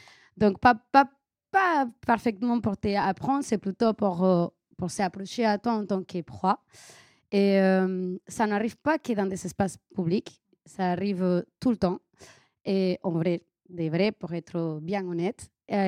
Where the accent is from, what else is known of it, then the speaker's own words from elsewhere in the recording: Venezuela; French is a second language; now in France; Moi, quand j'ai appris le break, j'ai appris en Venezuela. C'est pour ça mon accent. Je ne suis pas française.